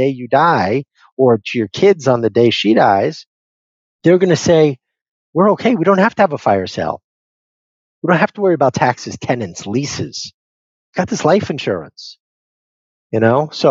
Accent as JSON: {"language": "English", "town": "Las Vegas", "region": "Nevada", "country": "United States", "said": "we're both from Las Vegas, we saw it"}